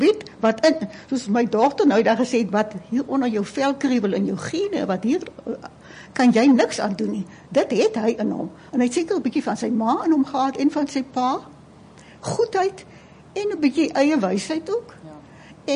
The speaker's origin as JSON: {"language": "Afrikaans", "town": "Doringbaai", "region": "Western Cape", "country": "South Africa", "tie": "born or raised there", "also_born_or_lived": "Lamberts Bay", "said": "en ek het nie groot geword in die area nie. Ek het op Doringbaai en Lammelsbaai groot geword"}